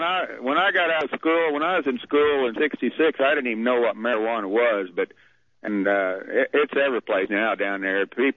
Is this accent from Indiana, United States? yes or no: yes; Greensburg, Indiana, United States; Yeah, I'm out here from I'm from Greensburg, Indiana.